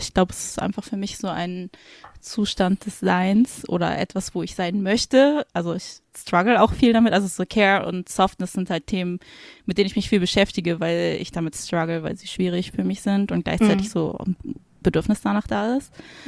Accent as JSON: {"language": "German", "region": "Hamburg", "country": "Germany", "lives_now": "Frankfurt, Germany", "said": "ich komme eigentlich aus Hamburg"}